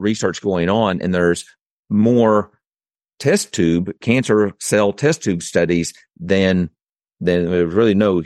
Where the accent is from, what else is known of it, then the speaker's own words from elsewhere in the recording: Oklahoma, United States; accent: Okie; And so my Okie accent is pecans or pecans, you know